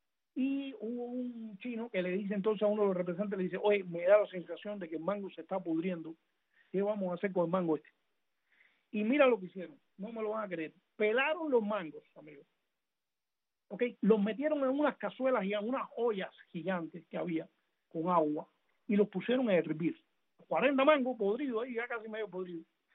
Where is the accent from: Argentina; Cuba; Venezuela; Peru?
Cuba; el cubano, por su idiosincrasia y sus tendencias al choteo, como decía Mañas, pues no nos tomamos las cosas tan en serio como los asiáticos